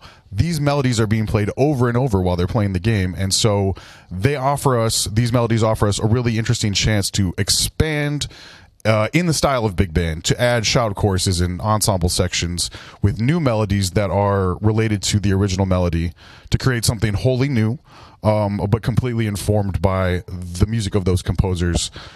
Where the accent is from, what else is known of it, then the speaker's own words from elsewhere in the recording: Rockford, Illinois, United States; also born or lived in Chicago; Well, I was born right here in Rockford, Illinois. I lived here for a very long time before I moved to Chicago and then eventually moved back.